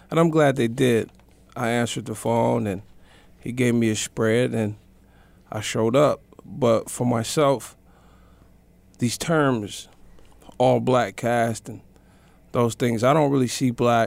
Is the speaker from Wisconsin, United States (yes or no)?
yes; Milwaukee, Wisconsin, United States; now in Twin Ports, United States; I'm from Milwaukee. I grew up in a very urban area.